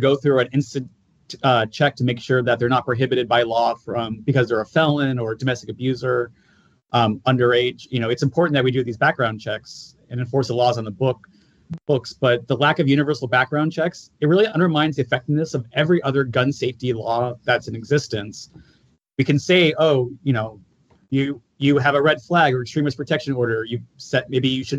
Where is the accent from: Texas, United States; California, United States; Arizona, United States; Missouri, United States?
California, United States; also born or lived in Los Angeles; I'm from Southern Orange County originally, but then stayed in L.A. for quite a while. I consider that kind of my where my heart is these days.